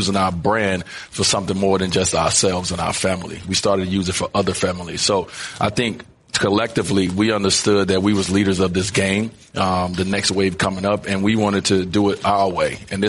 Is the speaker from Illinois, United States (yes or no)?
yes; Chicago, Illinois, United States; You know, growing up in Chicago, I played the game of basketball because it was an outlet for me, right?